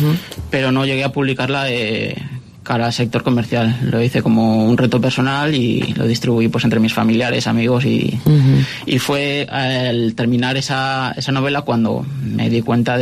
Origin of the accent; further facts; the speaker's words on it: Onda, Valencian Community, Spain; also born or lived in Castellón; Correcto, soy de Onda.